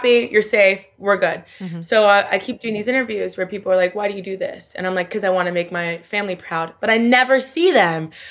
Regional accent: Miami, Florida, United States; So I'm looking. Tell me, when I was growing up in Brickell, you know Brickell, where like Ultra is, like that whole, the American Airlines Arena. It's kind of like our downtown.

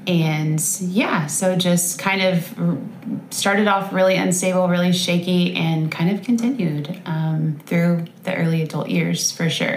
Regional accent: LaGrange, United States; But I was born and raised here in LaGrange. I have lived here all my life.

